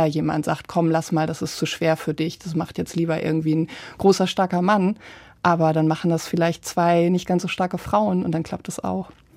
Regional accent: North Rhine-Westphalia, Germany; Ich bin in NRW aufgewachsen, weit weg vom Meer

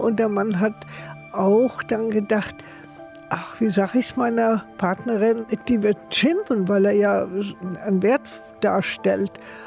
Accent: Berlin, Germany; Ich bin aus Berlin-Zehlendorf

